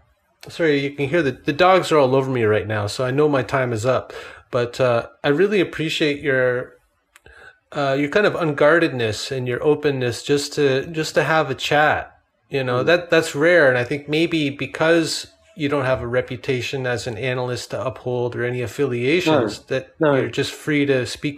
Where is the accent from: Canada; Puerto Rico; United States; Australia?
Canada; Yeah, I'm Canadian.